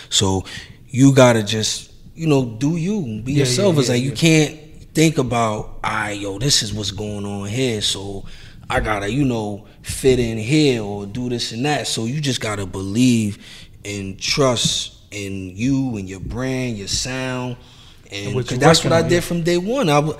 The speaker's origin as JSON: {"language": "English", "town": "Hempstead", "region": "New York", "country": "United States", "tie": "born or raised there", "said": "I'm from the hood. I done grew up around drugs and all kind of shit. You know what I'm saying? Growing up in Hempstead."}